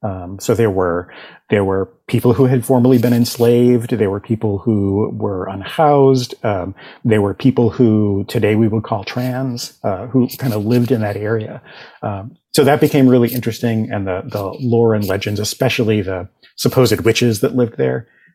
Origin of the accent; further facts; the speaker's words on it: Boston, Massachusetts, United States; accent: Boston; I grew up in the Boston area, still live in the Boston area, and I spent so much of my youth like getting rid of my Boston accent